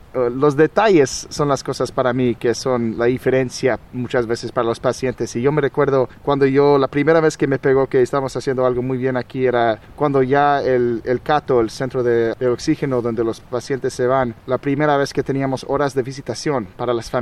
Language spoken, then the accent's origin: Spanish; Mexico; now in New York, United States; soy de Nueva York, pero nací en México, pasó muchos años ahí cuando era muy joven